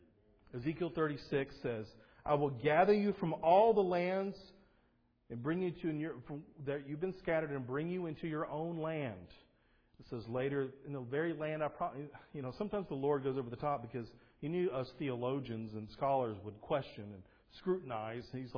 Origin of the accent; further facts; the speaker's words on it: Selma, Alabama, United States; I grew up in Selma.